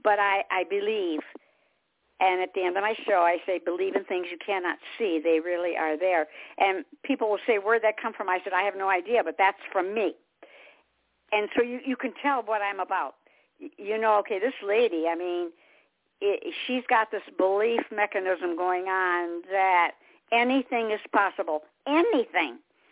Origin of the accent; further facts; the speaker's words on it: Michigan, United States; I was from Michigan, so we had beautiful color in the trees and all of that.